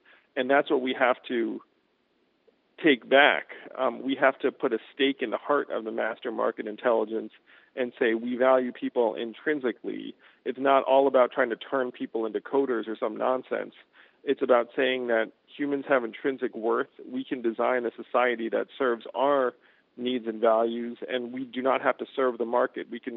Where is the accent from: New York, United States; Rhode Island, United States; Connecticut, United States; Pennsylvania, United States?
New York, United States; Schenectady; born there; Yes, my father worked at GE. I was born in Schenectady, New York.